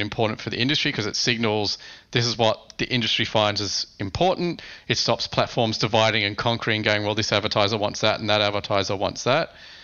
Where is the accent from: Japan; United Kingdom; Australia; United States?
Australia; as someone out of the country, it's interesting to observe. As an Australian